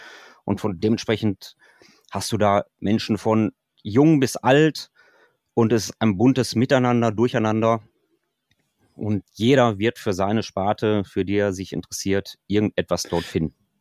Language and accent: German; North Rhine-Westphalia, Germany; ich komme aus dem Ruhrgebiet